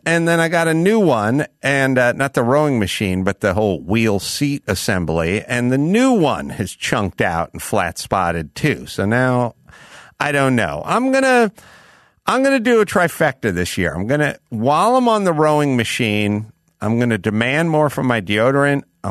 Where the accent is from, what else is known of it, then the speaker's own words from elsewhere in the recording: North Hollywood, California, United States; So as a kid, I was aware of the Nebraska Cornhuskers, but I'm from North Hollywood, so I didn't know what a Husker was, so I called them Corn Hustlers.